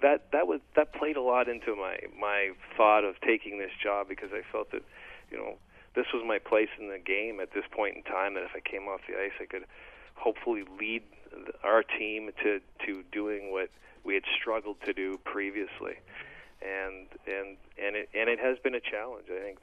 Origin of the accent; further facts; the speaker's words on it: Ontario, Canada; I grew up in Northern Ontario and, you know, played hockey as a kid on the outdoor rinks